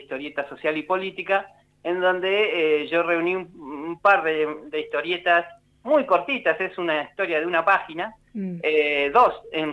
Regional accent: Argentina; nosotros como lectores argentinos

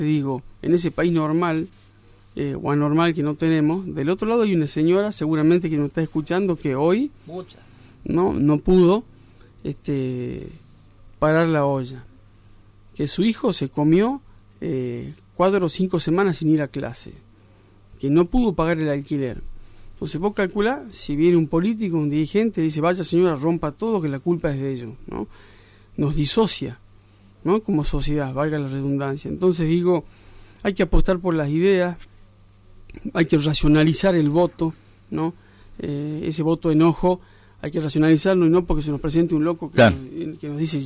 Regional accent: Argentina; porque somos Argentina

